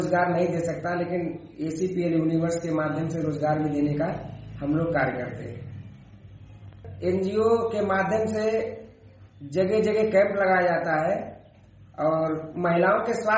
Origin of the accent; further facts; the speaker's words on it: Uttar Pradesh, India; मैं उत्तर प्रदेश के जिला हरदोई ब्लॉक टड़ियावा का निवासी हूं।